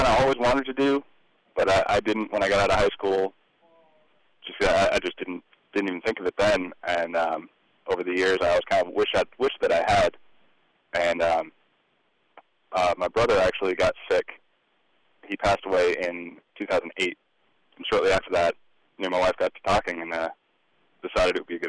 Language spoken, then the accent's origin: English; Milford, New Hampshire, United States; Well, I was born in Milford, New Hampshire